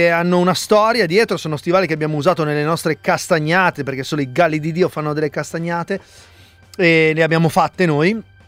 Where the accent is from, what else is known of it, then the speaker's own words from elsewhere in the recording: Cusano Milanino, Lombardy, Italy; io sono di Cusano